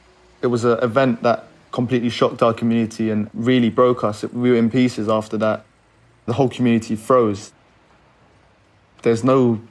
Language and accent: English; North Kensington, London, United Kingdom; I'm 23 and I'm from North Kensington